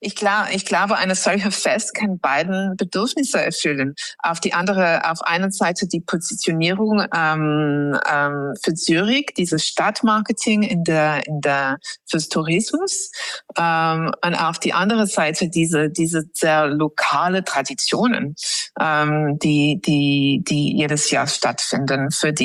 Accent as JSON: {"language": "German", "region": "England", "country": "United Kingdom", "second_language": "German", "said": "Bei mir, also ich komme aus England und da haben wir eine ganz spannende Rituell."}